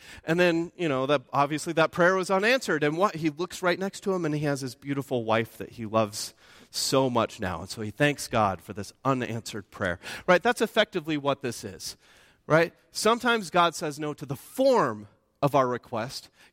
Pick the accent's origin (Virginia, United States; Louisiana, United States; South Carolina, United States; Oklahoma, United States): Oklahoma, United States; I grew up in Oklahoma.